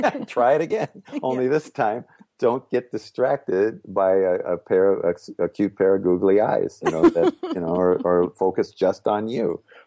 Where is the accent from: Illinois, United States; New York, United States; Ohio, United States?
New York, United States; I'm from New York when all this would go on